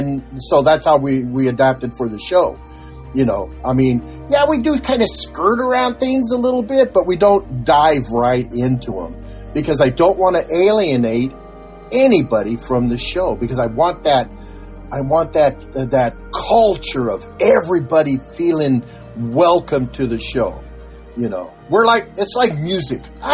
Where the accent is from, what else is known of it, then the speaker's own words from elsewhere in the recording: Tucson, Arizona, United States; because I was raised in Tucson. I was raised around the Hispanic, the Mexican culture.